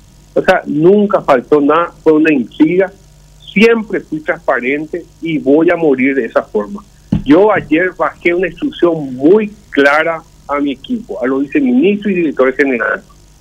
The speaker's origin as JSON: {"language": "Spanish", "country": "Paraguay"}